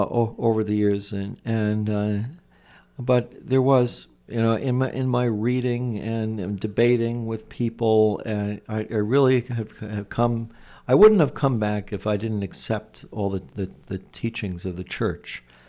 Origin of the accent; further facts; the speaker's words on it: New Jersey, United States; born there; I was born in New Jersey, in northern New Jersey, about 20 miles away from New York City. I grew up in a Catholic family.